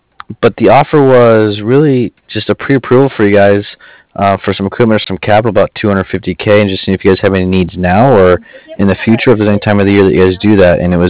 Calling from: Cardiff, California, United States; And I'm calling from Cardiff. It's C-A-R-D-I-F-F.

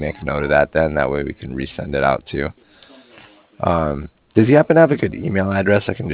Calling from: Cardiff, Wales, United Kingdom

